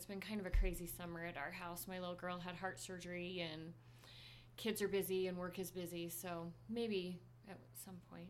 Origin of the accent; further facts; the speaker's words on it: North Ogden, Utah, United States; I'm from North Ogden, Utah, so it was nice to come back home.